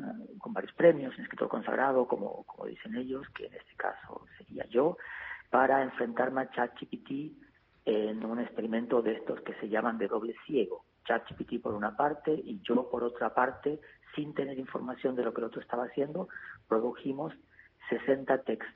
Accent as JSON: {"language": "Spanish", "country": "Argentina", "moved": "yes", "said": "Llevo 20 años viviendo fuera de Argentina, pero a todos los efectos soy un escritor argentino."}